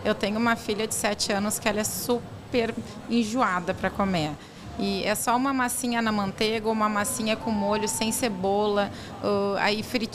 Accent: Porto Alegre, Rio Grande do Sul, Brazil; Sou de Porto Alegre.

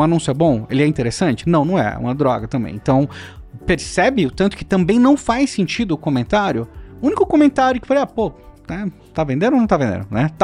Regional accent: São Paulo, Brazil; apesar de ser criado em São Paulo, eu não sou paulista, eu sou carioca, né? Mas eu sou criado, né, desde que nasci em São Paulo.

